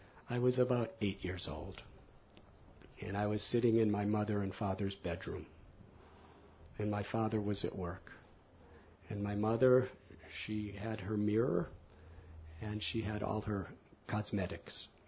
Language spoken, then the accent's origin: English; Illinois, United States; he was from Ohio, I was from Illinois, it's the next state.